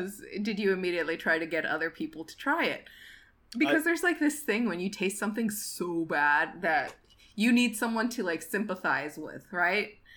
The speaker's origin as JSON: {"language": "English", "town": "Ciudad Juárez", "region": "Chihuahua", "country": "Mexico", "said": "I am from Juarez, Mexico."}